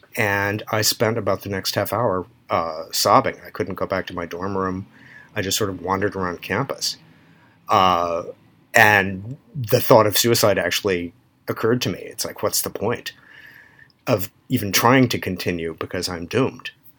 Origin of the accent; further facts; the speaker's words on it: the South, United States; since I'm from the South, I'll jump ahead, you know, she's not a fundamentalist Christian or anything like that.